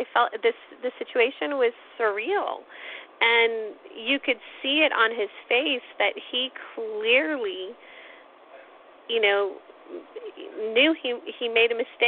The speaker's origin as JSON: {"language": "English", "country": "United States", "said": "Everyone tells me, even though I'm American, that I just have that very, you know, spicy Hispanic kind of personality."}